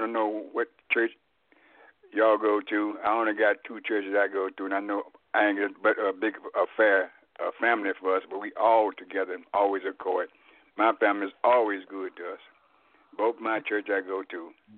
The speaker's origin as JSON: {"language": "English", "town": "Chicago", "region": "Illinois", "country": "United States", "said": "All right, so I'm from Chicago. I know every nut and bolt and hole in the wall."}